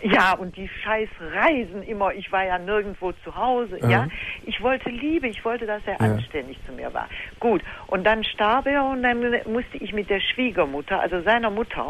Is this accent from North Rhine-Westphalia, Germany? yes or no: yes; Bensberg, North Rhine-Westphalia, Germany; Ja, kennst du nicht da oben in Köln, wir sind aus Köln gewesen, ne? Aus Bensberg